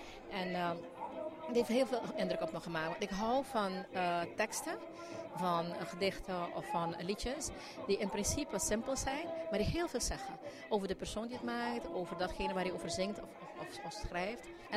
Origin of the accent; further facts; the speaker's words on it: Aruba; Van kleins ben ik thuis opgevoed op Aruba tussen Bonaireanen.